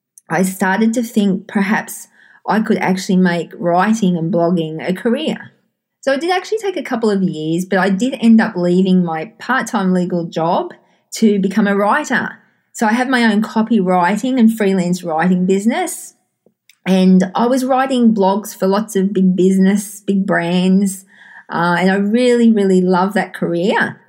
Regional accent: Sydney, New South Wales, Australia; I'm from Sydney, Australia.

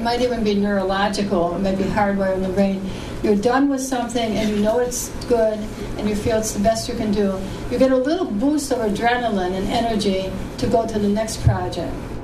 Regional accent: New Jersey, United States; I'm actually so happy to be here, partly because I'm really from New Jersey. It's like minus one, minus 14 with the wind.

